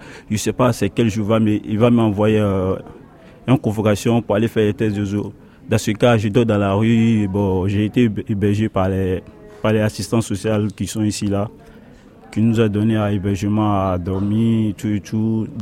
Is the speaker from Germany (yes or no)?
no; Côte d’Ivoire; now in France; Moi, je viens de la Côte d'Ivoire. Je suis un Ivoirien. Je viens de la Côte d'Ivoire.